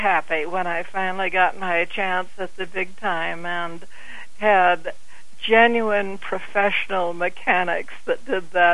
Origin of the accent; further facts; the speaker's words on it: Miami, Florida, United States; I grew up in Miami, so I was sort of used to it.